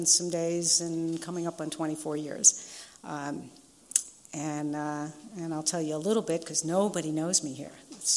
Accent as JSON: {"language": "English", "region": "New York", "country": "United States", "tie": "born or raised there", "moved": "yes", "said": "Prior to that was New York. New York. And it still hasn't left me. I'm still a New Yorker."}